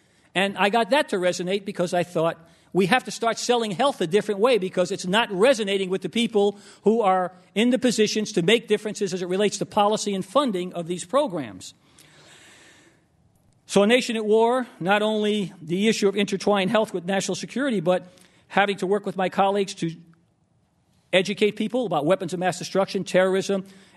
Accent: New York City, New York, United States; Some of the worst health disparities in our nation are not in Harlem where I grew up or not in the South Bronx or in East L.A.

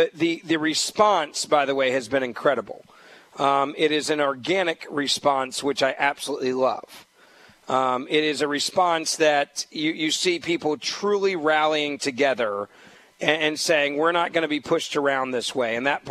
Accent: Memphis, Tennessee, United States; the county commission I was mentioning in my hometown of Memphis.

